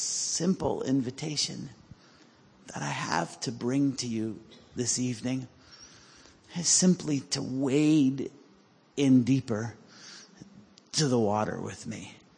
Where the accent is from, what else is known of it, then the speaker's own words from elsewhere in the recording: Pennsylvania, United States; I grew up in Pennsylvania on the Delaware River, and the Delaware is a very shallow river.